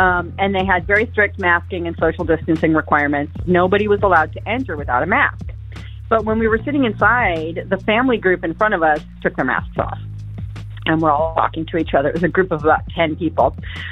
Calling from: Ferndale, Washington, United States; Hi, my name is … I'm calling from Ferndale, Washington.

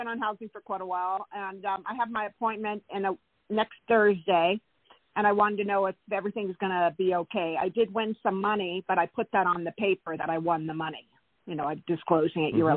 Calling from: California, United States; Oh, Jason. Hi … from California.

